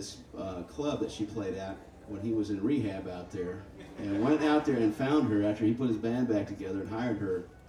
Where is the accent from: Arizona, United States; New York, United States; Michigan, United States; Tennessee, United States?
Arizona, United States; Phoenix; I grew up in Phoenix, Arizona, and there was a young lady who played the cello out there